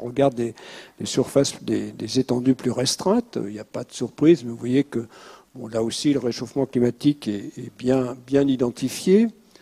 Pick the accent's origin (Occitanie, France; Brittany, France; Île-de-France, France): Brittany, France; si on prend la Bretagne, moi je suis breton